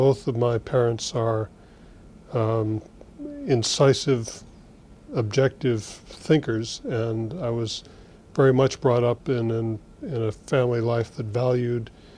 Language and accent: English; Hanover, New Hampshire, United States; Okay, I was born and brought up in Hanover, New Hampshire.